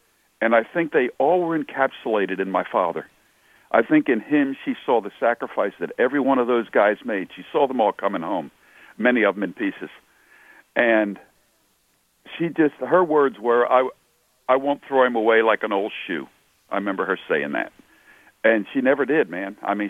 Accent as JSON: {"language": "English", "town": "Philadelphia", "region": "Pennsylvania", "country": "United States", "tie": "born or raised there", "said": "I grew up in Philadelphia. All of this takes place in Philly. I'm really a city guy at heart."}